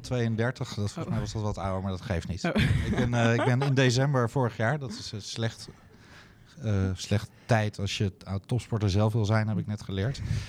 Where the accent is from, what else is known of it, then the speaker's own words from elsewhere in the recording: Drenthe, Netherlands; Ik ben geboren en getogen Drent. Mm-hmm. Maar mijn familie komt uit Valkenswaard. Dat is vlakbij Eindhoven.